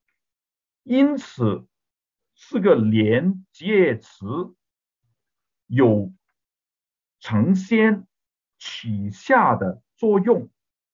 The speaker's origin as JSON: {"language": "Chinese", "country": "Hong Kong", "said": "我们香港人就不用微信哈"}